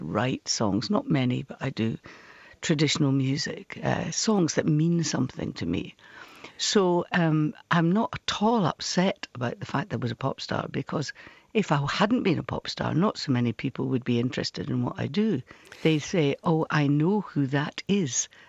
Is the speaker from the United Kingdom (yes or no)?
yes; Dunfermline, Scotland, United Kingdom; so my dad worked on the tugs there, and I was brought up in Dunfermline, which is only about 3 miles away.